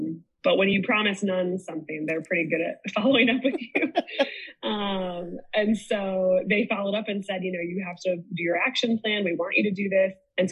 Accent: Indiana, United States; I was raised Catholic in Indiana. Big Catholic family.

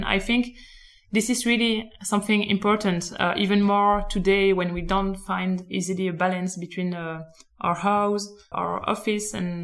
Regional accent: Belgium; English is a second language; I come from Belgium

